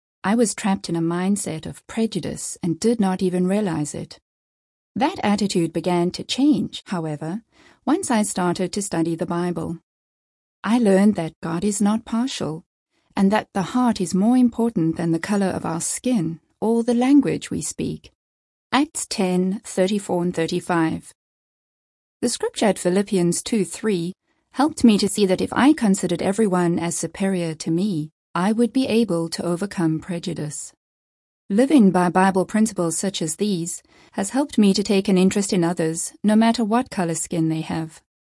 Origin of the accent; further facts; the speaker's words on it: South Africa; born there; I was born in South Africa.